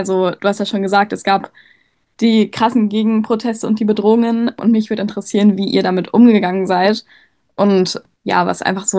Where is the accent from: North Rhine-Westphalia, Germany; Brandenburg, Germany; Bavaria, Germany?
North Rhine-Westphalia, Germany; Bochum; dass ich schon privilegiert bin, was meine Heimatstadt Bochum angeht